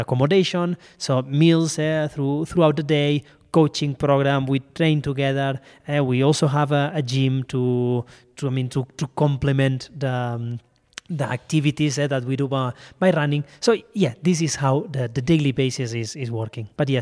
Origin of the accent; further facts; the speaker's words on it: Spain; now in Kenya; I am from Spain, but based in Kenya since 2015.